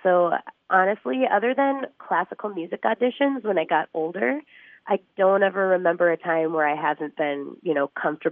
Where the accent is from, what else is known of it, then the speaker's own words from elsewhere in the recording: Minnesota, United States; Like anytime I go up north, my accent definitely slips out more. So I mean, there is that. It's just, you know, that Iron Range blood runs deep. I don't know, that small town Minnesota nice thing that actually exists up on the Iron Range.